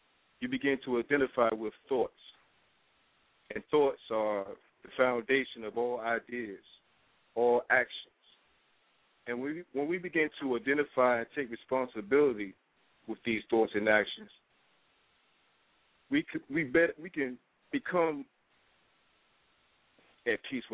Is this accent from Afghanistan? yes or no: no; Norfolk, Virginia, United States; And I'm from Norfolk, Virginia, and I was raised in the urban cities, raised in the struggle, and I'm from Lambert's Point.